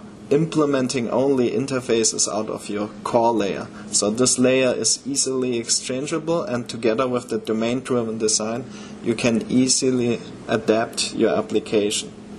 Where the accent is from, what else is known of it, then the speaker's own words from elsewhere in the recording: Germany; English is a second language; moved away as an adult; now in Denver, United States; I'm based right now out of Denver, Colorado, but originally I'm from Germany, so I relocated last year.